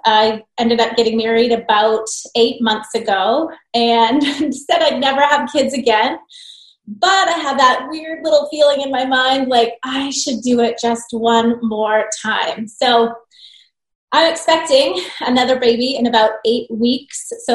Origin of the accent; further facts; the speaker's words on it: Boston, Massachusetts, United States; now in Arizona, United States; But I'm originally from Boston, born and raised, not really catch the accent. I've only been in Arizona 3 years.